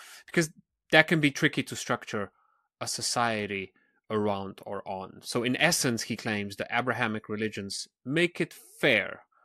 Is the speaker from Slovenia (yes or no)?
yes; Slovenia; English is a second language; Slovenian philosopher Slavoj Žižek, I'm from Slovenia, he calls himself an atheist Christian these days.